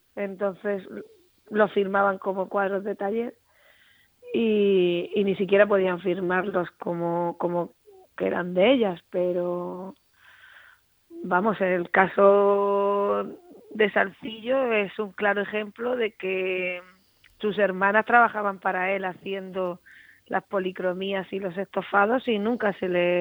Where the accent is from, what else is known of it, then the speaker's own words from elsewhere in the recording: Puerto Lumbreras, Region of Murcia, Spain; now in Madrid, Spain; vivo en Madrid todo el tiempo. A Puerto Lumbreras, pues sí, voy todo lo que puedo, porque a mí me encanta mi pueblo y me gusta mi gente